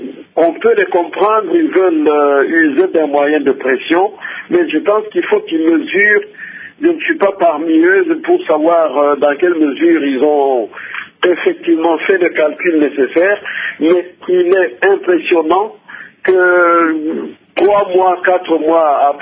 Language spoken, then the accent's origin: French; Goma, North Kivu, DR Congo; ici où je suis à Bukavu, je viens de Goma, j'ai fait Uvira, partout